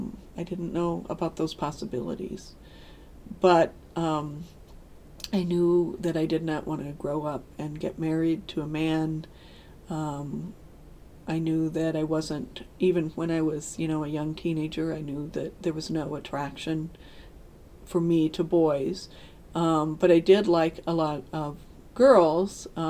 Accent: Des Moines, Iowa, United States; I grew up in Des Moines, Iowa, and I was born in 1956

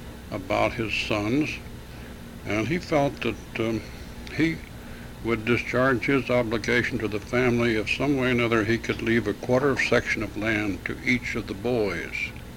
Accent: Oklahoma, United States; born there; I was born in Oklahoma, August the 23rd, 1902. In the country, on a farm

